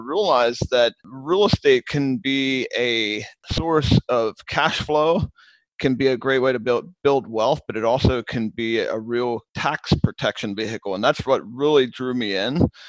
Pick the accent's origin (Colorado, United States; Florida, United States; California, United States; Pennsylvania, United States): Pennsylvania, United States; Lancaster; I brought the guys up to my hometown here in Lancaster, Pennsylvania.